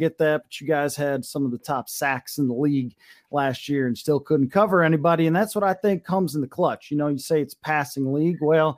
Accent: Texas, United States; Well, I tell you, I come from Texas, and, you know, I tell you, you guys got great facilities up here.

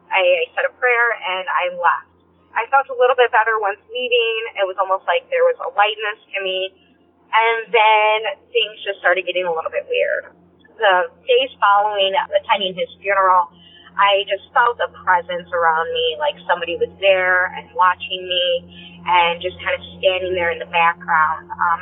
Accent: Illinois, United States; I'm from Northern Illinois.

